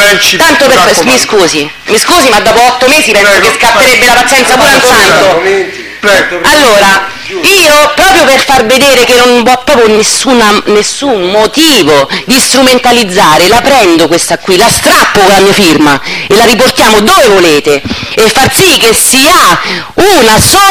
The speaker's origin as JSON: {"language": "Italian", "town": "Morena", "region": "Lazio", "country": "Italy", "said": "proprio perché sono di Morena, proprio perché conosco la situazione"}